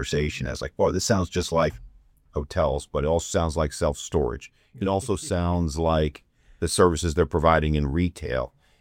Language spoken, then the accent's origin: English; New York, United States; So John, I got to ask, I'm from New York and we don't get a lot of folks from Staten Island.